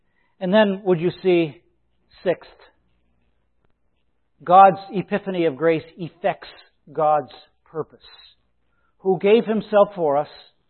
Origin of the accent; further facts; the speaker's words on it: New York, United States; I'm a New Yorker, but I love the Boston Celtics.